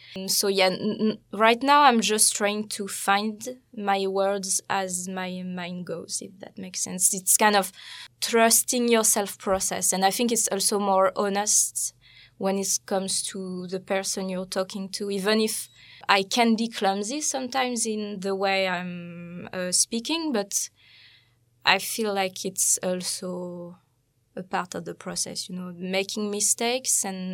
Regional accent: Brittany, France; English is a second language; hanging out with friends and going to the seaside if I'm in Brittany. I'm thinking about my hometown.

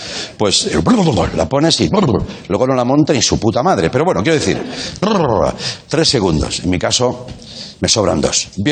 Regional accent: Catalonia, Spain; Sexo al aire libre, como somos los catalanes, ¿eh?

